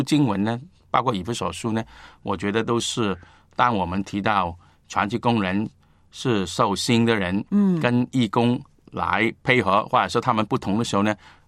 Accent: Guangdong, China; 我们广东人说穿你们

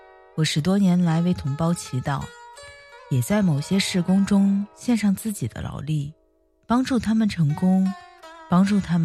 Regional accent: Hong Kong; 作为一个香港人，常被人骂没有民族意识

